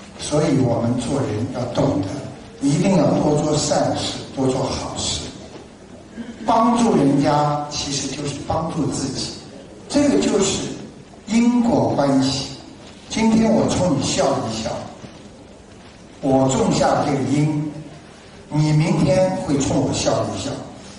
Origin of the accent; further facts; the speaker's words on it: China; now in Australia; 我们中国人很好，孝顺父母，